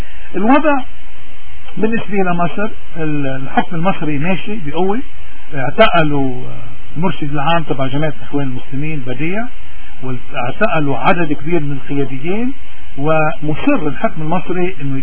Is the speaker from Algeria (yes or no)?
no; Lebanon; بالواقع انه ضروري نحن كلبنانيين نشوف الواقع مثل ما هو.